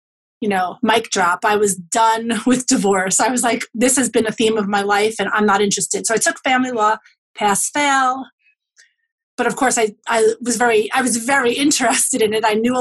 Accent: New York City, New York, United States; So, I grew up in New York City in the later 70s and 80s, and at the time where I was a kid, I went to public school in Brooklyn

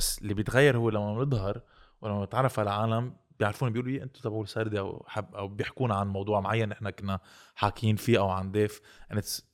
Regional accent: Iraq; من العراق

